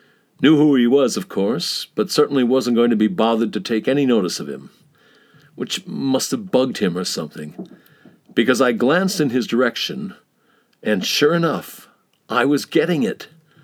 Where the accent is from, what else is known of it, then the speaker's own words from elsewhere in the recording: United States; That stuff doesn't work with me, Russell. I'm an American. Take it somewhere else.